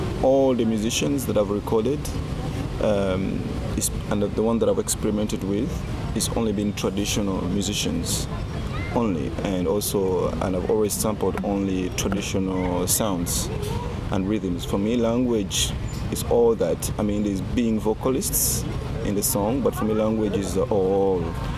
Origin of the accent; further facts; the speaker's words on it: Uganda; also born or lived in France; I'm from Uganda originally, but I've lived in France for two years, in Paris and Lyon. Yeah. So now I live between Rio de Janeiro and Uganda.